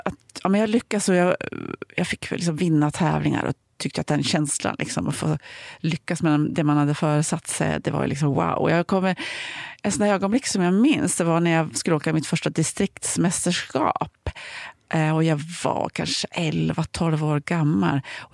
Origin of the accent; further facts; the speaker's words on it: Ullånger, Västernorrland County, Sweden; also born or lived in Örnsköldsvik; jag flyttade faktiskt till Ullånger, ett mindre samhälle söder om Örnsköldsvik, när jag var 4. Till min pappas föräldrahem. Så jag uppväxt i Ullånger.